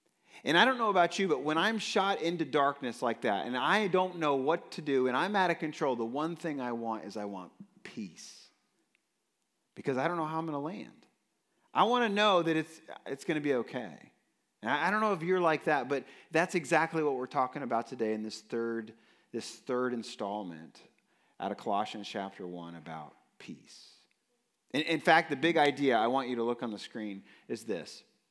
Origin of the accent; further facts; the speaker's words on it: Newark, Ohio, United States; I grew up in Newark, Ohio, and I kind of grew up on the east side of Newark, so basically in the hills.